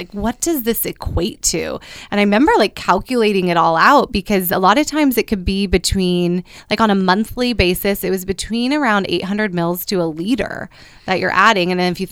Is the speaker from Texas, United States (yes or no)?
no; Mendocino, California, United States; I grew up in Mendocino.